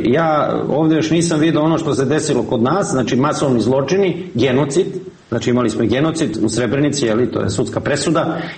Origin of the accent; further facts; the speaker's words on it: Croatia; još nisu spremni na tako užasno krvoproliće kao kod nas u Hrvatskoj, pre svega u Bosni